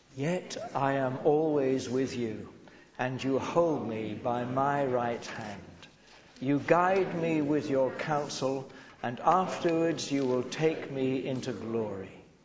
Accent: South West England, United Kingdom; I'm Cornish, you know

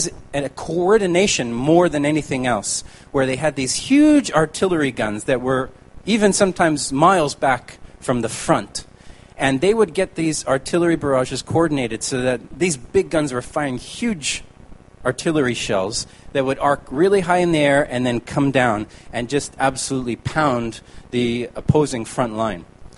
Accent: Canada; Vimy Ridge Memorial is significant for me as a Canadian

